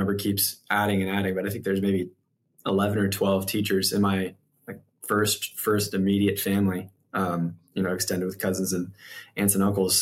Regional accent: Florida, United States; So I grew up in Florida. We moved when I was 4.

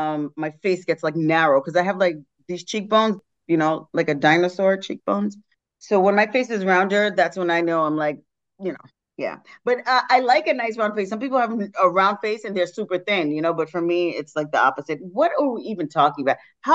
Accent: New York, United States; I mean, we're from New York, so we're used to seasons, like you said.

